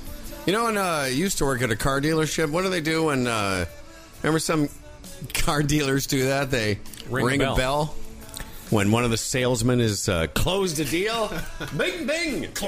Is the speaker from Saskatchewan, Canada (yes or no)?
yes; Moose Jaw, Saskatchewan, Canada; There was a big controversy in Moose Jaw, Saskatchewan, my hometown.